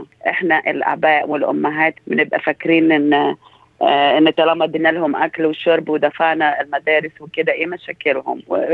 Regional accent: Egypt; moved away; يعني أنا هنا migrants، يعني جاية أنا مصرية جاية من مصر، فحسيت بالدور كأم لي أطفال لي ولاد كبار في سن المراهقة.

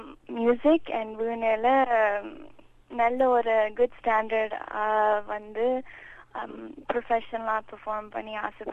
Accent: Canada; நான் இங்க தான் பிறந்தேன். So I was born raised here.

